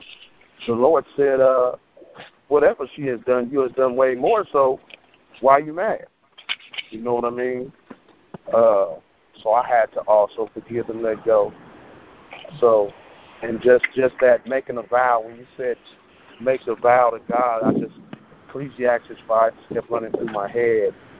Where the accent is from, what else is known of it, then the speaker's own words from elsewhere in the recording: Vallejo, California, United States; And I'm from Vallejo, so when they keep saying Vallejo, I'm trying to picture her face.